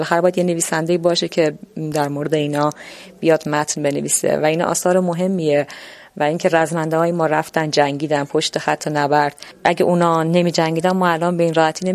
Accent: Kurdistan, Iran; born there; چون من تو منطقه جنگی به دنیا اومدم. آره. تو منطقه کردستان

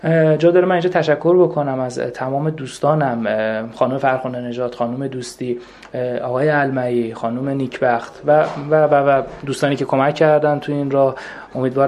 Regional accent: Iran; به عنوان یک ایرانی

